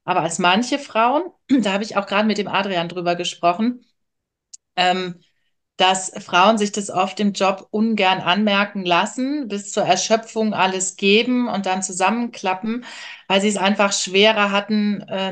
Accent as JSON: {"language": "German", "town": "Wermelskirchen", "region": "North Rhine-Westphalia", "country": "Germany", "tie": "born or raised there", "said": "Und ich habe das also meine Kindheit und Jugend in Wermelskirchen als sehr, sehr schön und sehr prägend in Erinnerung."}